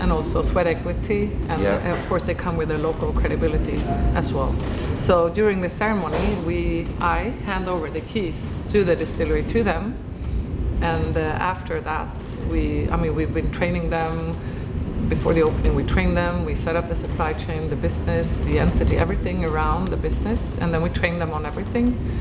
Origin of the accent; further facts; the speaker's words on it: Stockholm, Stockholm County, Sweden; English is a second language; I mean, I'm from Stockholm, I don't know how to raise a Londoner.